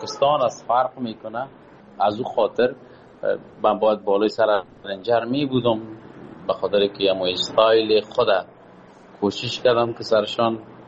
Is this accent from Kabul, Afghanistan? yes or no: yes; Kabul, Afghanistan; moved away as an adult; now in Pakistan; 1 سال میشه از وطن فرار هستم، از وطن دور هستم، دور از کابل جان هستم، دور از افغانستان هستم، دلتنگم و آب و هوا. آمدیم فعلا پاکستان هستم